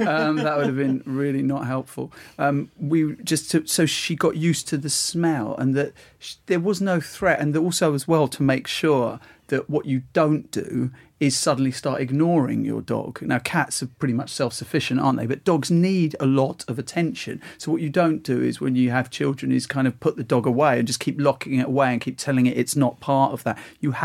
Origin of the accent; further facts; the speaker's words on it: East of England, United Kingdom; I mean, I'm from Essex, like you are